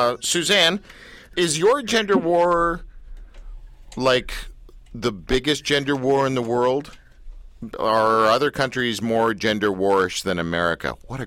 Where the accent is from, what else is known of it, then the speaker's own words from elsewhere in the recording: Canada; And by the way, I'm Canadian, and I'm also apolitical.